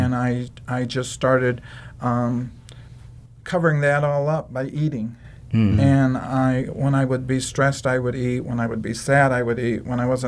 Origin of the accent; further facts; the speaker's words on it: Plymouth, Indiana, United States; I'm from Plymouth, Indiana, actually out in the suburbs of Indiana, Plymouth. But, I've grown up all my life there.